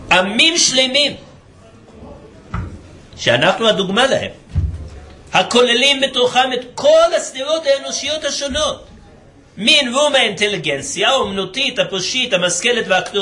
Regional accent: United States; now in Israel; גדלתי באמריקה. אתם לא מתארים לעצמכם כמה האמריקאים הם לאומיים.

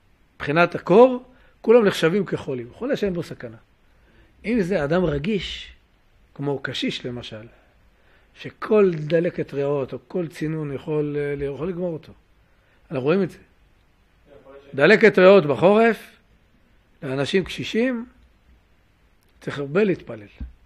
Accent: Jerusalem, Jerusalem District, Israel; אני זוכר, כשהיינו ילדים בשוק, שוק מחנה יהודה, שוק בוחרים בירושלים

